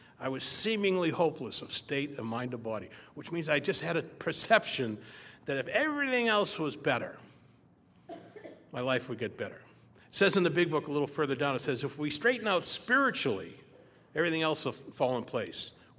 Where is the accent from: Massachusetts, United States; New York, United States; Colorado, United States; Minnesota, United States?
Massachusetts, United States; Boston; now in San Diego, United States; I'm a Yankee. I'm not from San Diego originally. I'm from Boston originally. I bottomed out in Boston, but I got sober in San Diego, really.